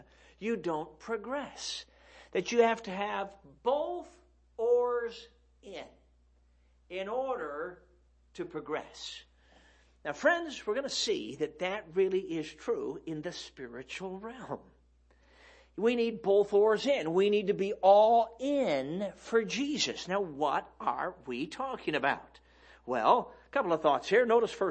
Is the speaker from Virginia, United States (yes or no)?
no; Chicago, Illinois, United States; Now, I don't know anything about rowing a boat. I grew up in Chicago. I've not done this stuff.